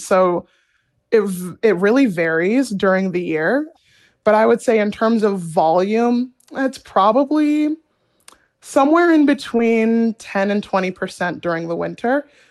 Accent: Cincinnati, Ohio, United States; now in Columbus, United States; I grew up in Cincinnati, Ohio, and I currently live in Columbus, Ohio. So I have not strayed too far from home.

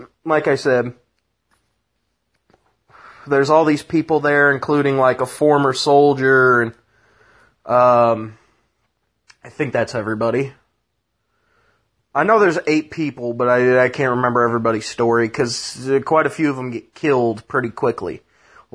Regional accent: Midwest, United States; I'm goddamn American from the Midwest, yo.

